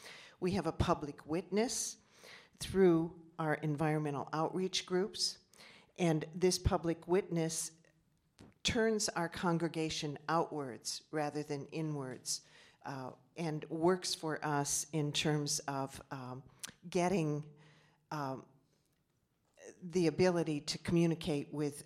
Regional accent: North Carolina, United States; you can tell I'm from North Carolina

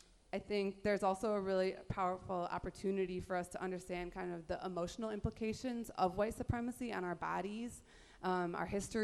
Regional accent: Milwaukee, Wisconsin, United States; now in Washington, D.C., United States; I live in Washington, D.C., but I'm from Milwaukee, Wisconsin, proudly. And I see some Milwaukee folks in the room.

